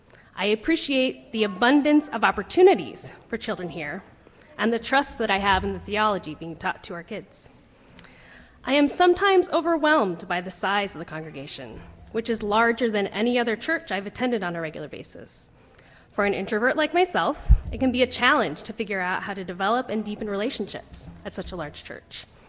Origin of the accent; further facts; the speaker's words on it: Goshen, Indiana, United States; also born or lived in New York / Kabul / Boston / Cleveland; I grew up here in Goshen, and I lived here until graduated from Goshen College in 2008.